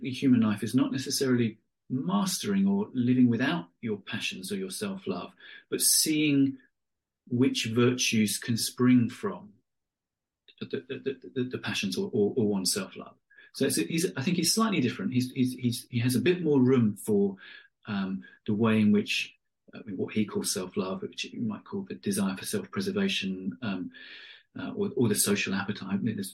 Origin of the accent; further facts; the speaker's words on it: England, United Kingdom; I am English, yes.